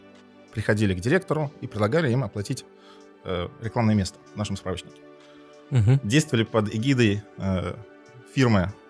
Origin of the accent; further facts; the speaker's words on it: Voronezh, Voronezh Oblast, Russia; Мой родной город Воронеж.